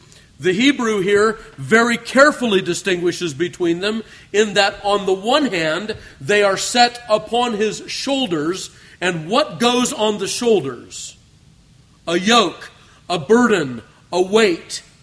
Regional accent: California, United States; Where we grew up in Southern California, in the desert up there, there was quartz everywhere.

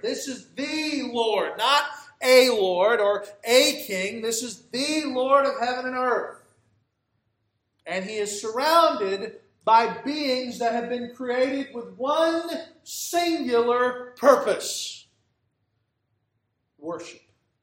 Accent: Jacksonville, Florida, United States; When he found out I was from Jacksonville, he said, "I heard you had a football team."

